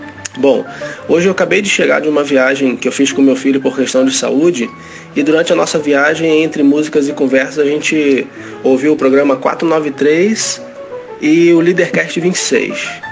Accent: Rio de Janeiro, Brazil; now in Pato Branco, Brazil; eu sou carioca, mas atualmente vivo aqui em Pato Branco, no Paraná, com a minha esposa e com meus dois filhos.

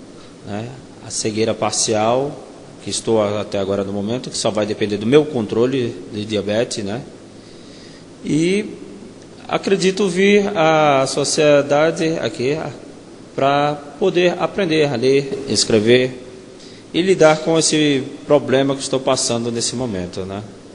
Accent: Brasília, Federal District, Brazil; also born or lived in Rio de Janeiro; now in Fortaleza, Brazil; sou carioca, me criei no estado de Brasília, né? No Distrito Federal. Depois cheguei aqui em Fortaleza e fui conhecendo o Ceará e fui ficando. Aqui fiz família.

